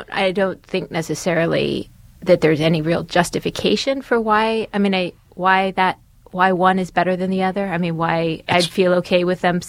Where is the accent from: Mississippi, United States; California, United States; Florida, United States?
California, United States; I grew up in California